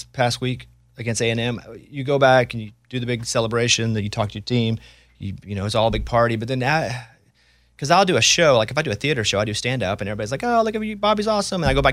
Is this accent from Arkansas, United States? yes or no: yes; Arkansas, United States; Because again, I'm from Arkansas, obviously.